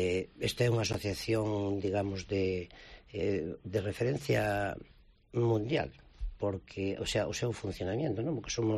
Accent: Galicia, Spain; Home, como galegos que somos

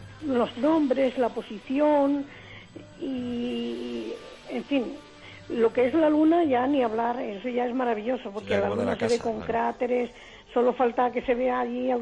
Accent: Andalusia, Spain; Yo soy de la Alpujarra

